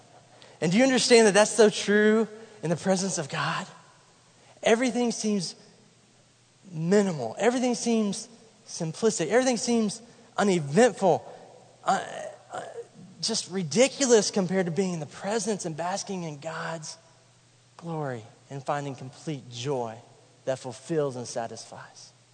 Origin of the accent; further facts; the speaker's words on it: Kentucky, United States; now in Florida, United States; I'm up from Kentucky, and I know cold weather, and I miss that sometimes until I get back there